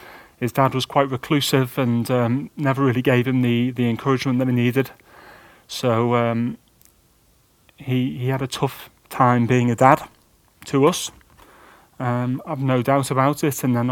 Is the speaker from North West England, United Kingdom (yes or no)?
yes; Crosby, North West England, United Kingdom; So I was born in 1985 in Crosby. I lived there for a number of years, and I was the third child from my parents.